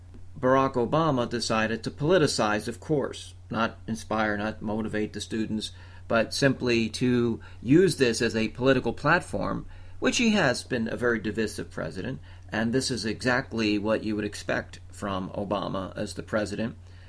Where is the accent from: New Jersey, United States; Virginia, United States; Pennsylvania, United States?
Pennsylvania, United States; in the neighboring state, the Keystone State, my home state